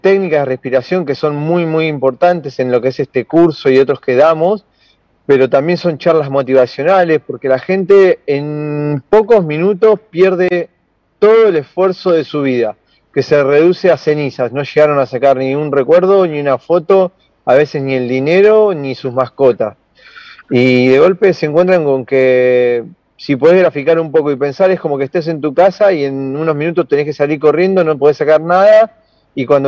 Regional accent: La Plata, Buenos Aires Province, Argentina; yo soy de la ciudad de La Plata, me vine acá, estoy en este momento en el Bolsón

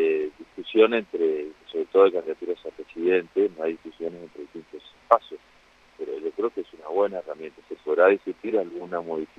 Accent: Argentina; como ciudadano argentino

